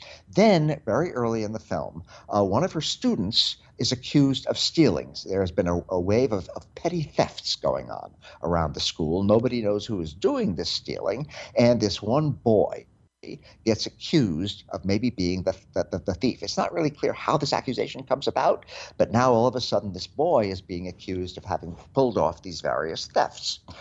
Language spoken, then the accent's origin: English; United States; I am an American, and I recognize so many of the things that are discussed and argued about and debated about in this movie as things which are very, very current in American society today.